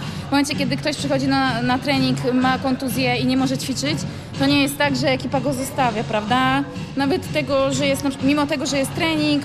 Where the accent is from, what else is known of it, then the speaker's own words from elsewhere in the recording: Dobrzyń nad Wisłą, Kuyavian-Pomeranian Voivodeship, Poland; now in Toruń, Poland; No ale tak naprawdę pochodzę z małej miejscowości. Przyjechałam do Torunia, żeby studiować. Z Dobrzynia nad Wisłą, a dokładnie Leni Wielkie